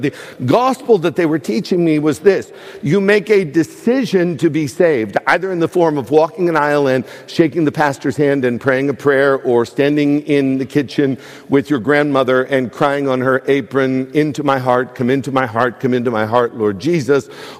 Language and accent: English; DuBois, Pennsylvania, United States; I was raised in a small Christian and Missionary Alliance church in my hometown of Dubois, Pennsylvania.